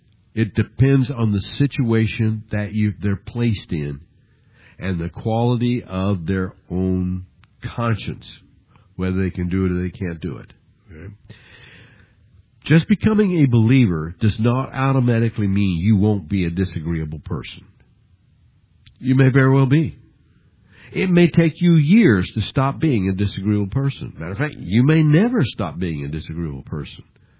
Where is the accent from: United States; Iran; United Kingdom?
United States; Independence, Missouri; When we grew up in Independence, Missouri, I had two brothers. There were three of us.